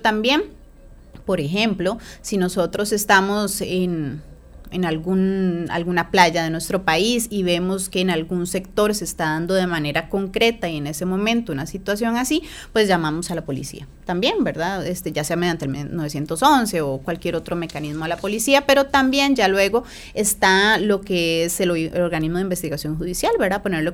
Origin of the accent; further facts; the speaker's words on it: Costa Rica; Nosotros como ticos y ticas nos movilizamos mucho en nuestro país